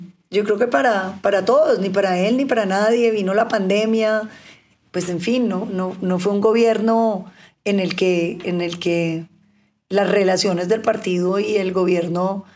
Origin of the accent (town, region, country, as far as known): Cauca, Colombia